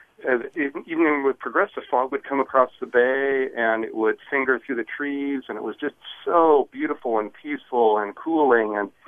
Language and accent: English; Berkeley, California, United States; now in Napa, United States; but I grew up in Berkeley, and one of the things I miss the most about Berkeley, I grew up in the hills